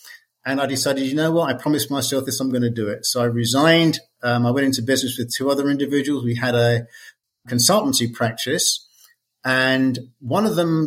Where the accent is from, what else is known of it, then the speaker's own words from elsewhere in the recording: London, United Kingdom; now in Lubbock, United States; You can tell that I'm not from Lubbock, Texas. I grew up in London